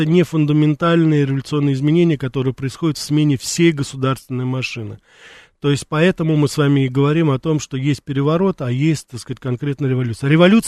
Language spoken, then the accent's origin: Russian; Russia; хотя я родился и вырос в России, и именно эту страну, именно Россию считаю своей родиной.